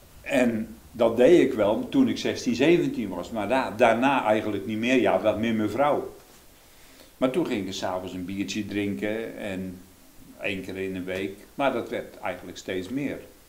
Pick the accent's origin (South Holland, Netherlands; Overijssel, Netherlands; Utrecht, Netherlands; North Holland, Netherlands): South Holland, Netherlands; Rijnsburg; Ik kom uit Rijnsburg, geboren en getogen in Rijnsburg.